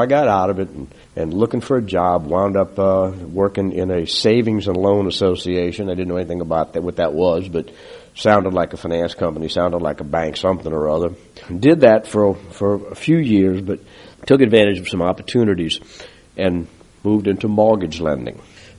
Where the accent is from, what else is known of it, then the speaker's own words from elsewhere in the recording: Slidell, Louisiana, United States; also born or lived in New Orleans; I really enjoyed growing up in Slidell. Went to Slidell Grammar, Slidell Junior High, Slidell High School, graduated in 63. When we were in New Orleans, attended Catholic school, Catholic church, and then we moved over here.